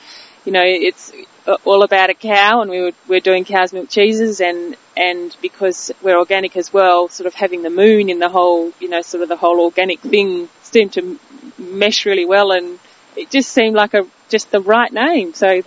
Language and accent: English; Western Australia, Australia; I grew up in the Great Southern region and went up to Perth to study, and then I went off to South Australia to work for a while